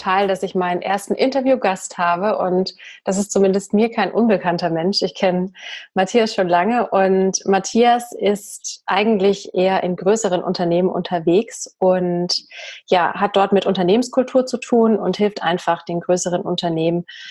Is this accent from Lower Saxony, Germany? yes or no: no; Bavaria, Germany; accent: Bavarian; Sonst müsste ich hier immer noch mit einem bayerischen Dialekt sprechen. Ich meine, ich liebe meinen Dialekt. Ich kann das auch immer noch, by the way.